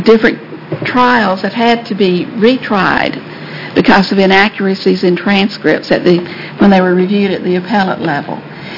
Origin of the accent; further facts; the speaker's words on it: South Carolina, United States; from South Carolina.